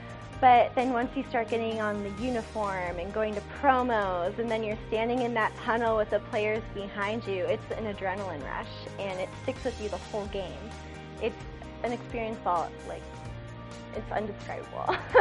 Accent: Littleton, Colorado, United States; I'm from Littleton, Colorado, and this is my fourth season as a Denver Broncos cheerleader.

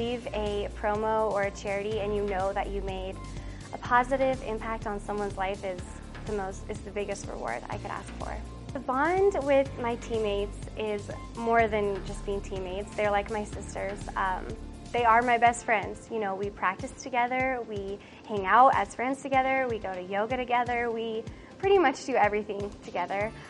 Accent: Colorado, United States; Being born and raised in Colorado, I have been a Broncos fan literally since birth.

